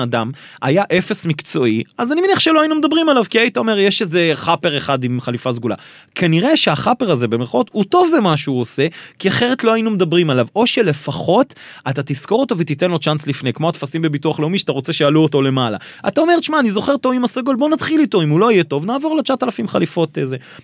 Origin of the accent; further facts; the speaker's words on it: United States; אני גדלתי בארצות הברית.